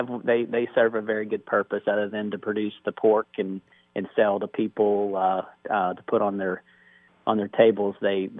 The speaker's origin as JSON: {"language": "English", "region": "Oklahoma", "country": "United States", "tie": "born or raised there", "said": "And so I'm originally from Oklahoma, was born and raised in South Central Oklahoma and graduated from Oklahoma State University"}